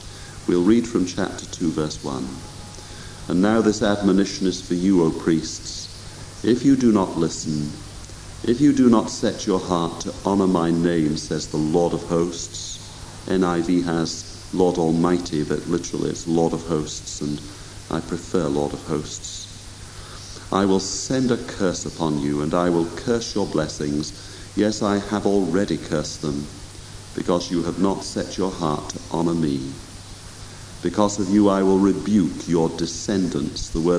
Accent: Arbroath, Scotland, United Kingdom; I remember as a boy, I was brought up in Arbroath on the east coast of Scotland, just above Dundee.

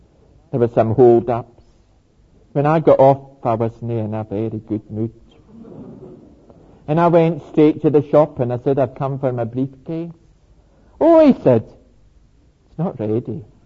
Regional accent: Scotland, United Kingdom; "No, I'm from Scotland." "Oh. Where's that? We've never heard of it."

